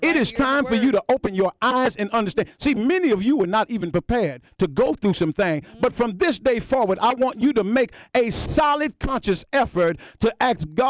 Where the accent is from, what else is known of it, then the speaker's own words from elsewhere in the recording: Chicago, Illinois, United States; I had been taught that I grew up in the Apostolic Church. I grew up in Chicago up under Bishop Poole and Matty B. Poole.